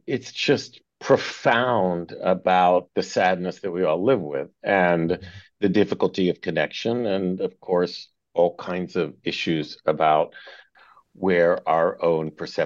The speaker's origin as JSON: {"language": "English", "town": "Philadelphia", "region": "Pennsylvania", "country": "United States", "tie": "born or raised there", "said": "And I grew up in Philly with very enlightened parents. And that was in the days when, you know, Broadway shows would come through Philly on their way to Broadway and have tryouts."}